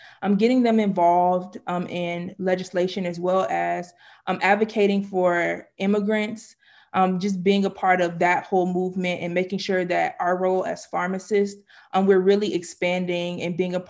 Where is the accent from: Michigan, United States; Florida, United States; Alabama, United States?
Florida, United States; Miami; I am from Miami, Florida, and my journey to pharmacy started when I was in high school.